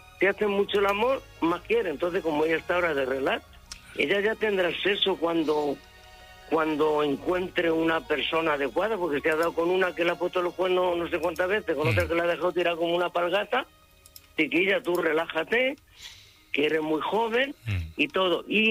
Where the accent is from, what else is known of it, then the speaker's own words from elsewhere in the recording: Mondéjar, Castilla-La Mancha, Spain; now in Málaga, Spain; Yo soy de Mondéjar, provincia de Guadalajara, pero llevo en Málaga 50 años.